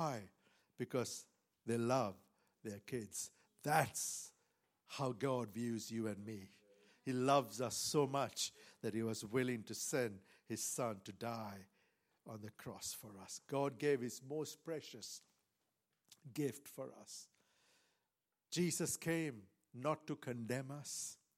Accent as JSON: {"language": "English", "country": "Sri Lanka", "said": "I come from Sri Lanka, and so Sri Lanka is predominantly Buddhist, and then we have Hindus, and we have the Muslims, and we have various other religions as well."}